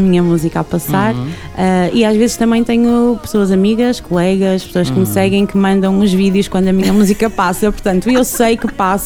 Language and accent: Portuguese; Gondomar, Norte, Portugal; o primeiro espetáculo será na minha terra, em Gondomar